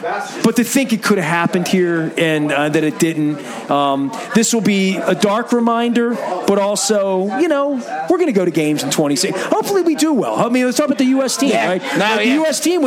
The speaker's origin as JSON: {"language": "English", "town": "Dundalk", "region": "Maryland", "country": "United States", "said": "You know where I'm from? Dundalk."}